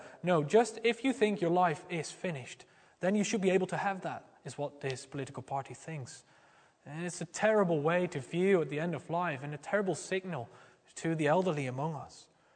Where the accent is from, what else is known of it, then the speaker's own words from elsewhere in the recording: Netherlands; back in my home country, the Netherlands, a country that has always been very progressive on ethical issues